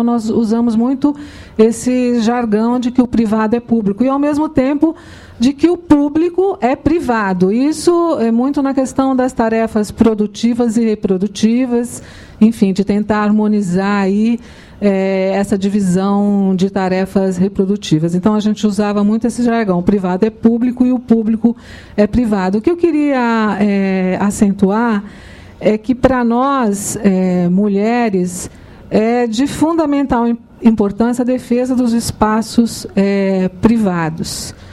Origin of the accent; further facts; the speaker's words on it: São Paulo, Brazil; eu já tinha me apresentado, eu sou de São Paulo